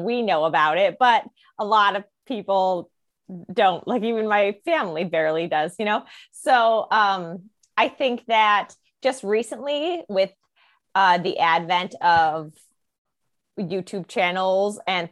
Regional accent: New York, United States; And I'd be like, oh, I'm from New York.

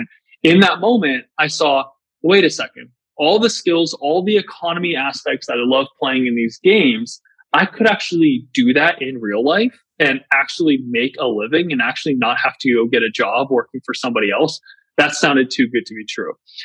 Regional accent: Virginia, United States; So I grew up in Northern Virginia on a farm.

